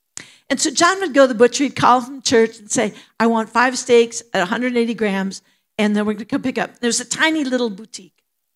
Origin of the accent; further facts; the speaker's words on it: Minnesota, United States; also born or lived in Indiana / Illinois; I come from a small town. I'm a Hoosier. I was born in Indiana, lived there 1 year, lived in Illinois till I was 8, and then northern Minnesota.